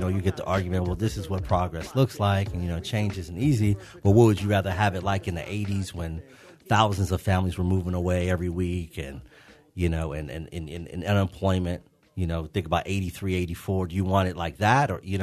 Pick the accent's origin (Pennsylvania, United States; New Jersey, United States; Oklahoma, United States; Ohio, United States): Pennsylvania, United States; Pittsburgh; Growing up in Pittsburgh, I grew up at the height of the steel collapse. I was born in 1976. I'm from a generation that I always say I can remember the old Pittsburgh.